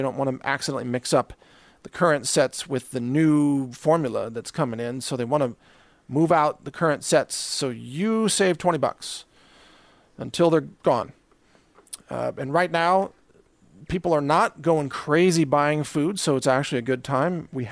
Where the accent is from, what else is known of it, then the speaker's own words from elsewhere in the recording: Midwest, United States; Just in case you're wondering, because I am from the Midwest, that's the proper way to eat okra.